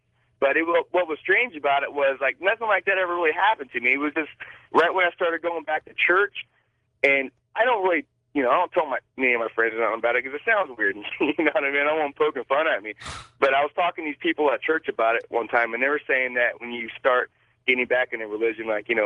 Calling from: Modesto, California, United States; Yeah, I'm calling from Modesto, California.

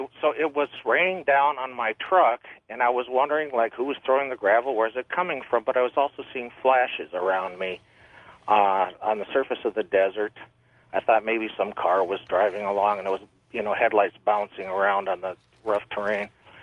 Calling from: Phoenix, Arizona, United States; I'm calling from Phoenix.

